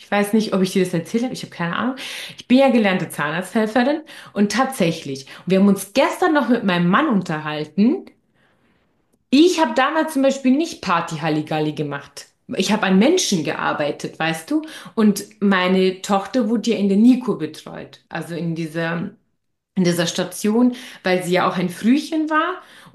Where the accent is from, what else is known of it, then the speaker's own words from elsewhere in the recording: Bavaria, Germany; Es gibt es aber auch in Bayern, wo ich herkomme, dass man dann die Leute besucht mit einem Präsentchen und so.